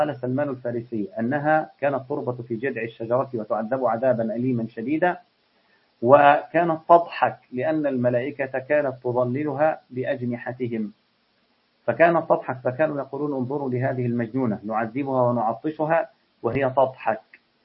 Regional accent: Egypt; أنا مصري وأبويا مصري

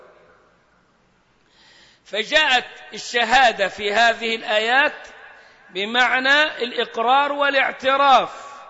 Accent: Egypt; ما تخرش المية زي ما بنقول احنا كده كمصريين

